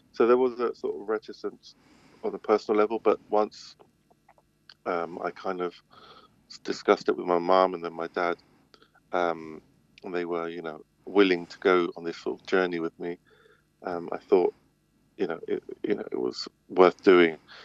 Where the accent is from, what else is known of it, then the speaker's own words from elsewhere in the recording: England, United Kingdom; had resulted in me being English and not Chilean